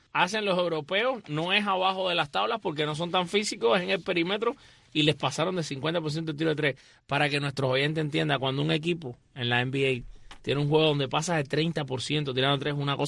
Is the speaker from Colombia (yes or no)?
no; Cuba; yo soy cubano también